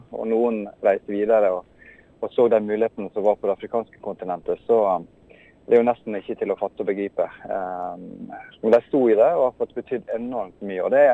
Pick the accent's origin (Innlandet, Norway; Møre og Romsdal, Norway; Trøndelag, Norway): Møre og Romsdal, Norway; Solvågen; Og jeg kjenner meg absolutt som en sunnmøring og røttene fra Solvågen.